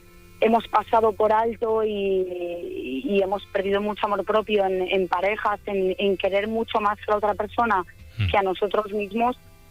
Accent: Cantabria, Spain; now in Madrid, Spain; soy de Cantabria y Vallecas

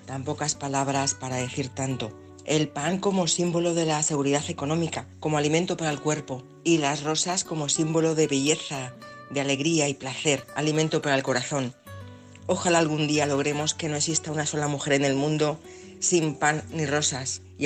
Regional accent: Madrid, Community of Madrid, Spain; de Madrid.

